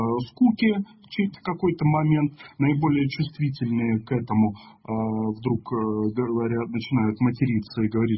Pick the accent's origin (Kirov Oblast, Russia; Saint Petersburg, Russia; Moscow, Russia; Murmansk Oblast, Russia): Murmansk Oblast, Russia; Murmansk; Я из Мурманска, там флот есть, такой большой атомный северный флот.